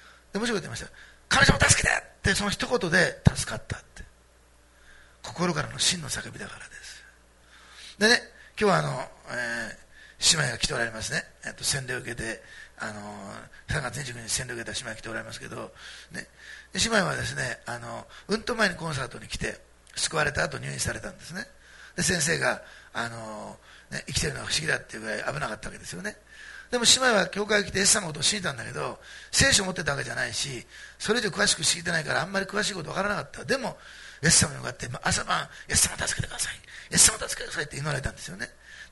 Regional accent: Osaka, Japan; で、私大阪なんですけど

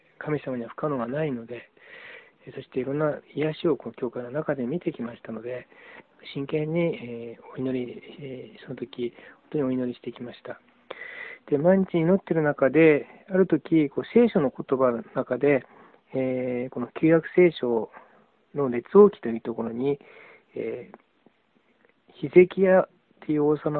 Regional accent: Nagano, Japan; 私の実家は長野県なんですけれども、

